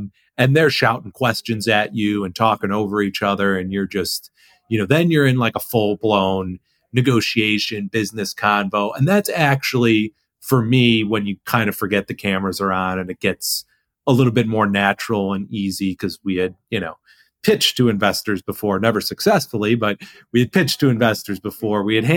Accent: Chicago, Illinois, United States; You guys are cool. I'm from Chicago.

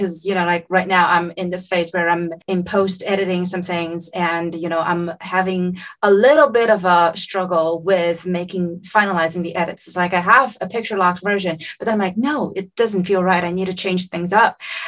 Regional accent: China; I was born and raised in China.

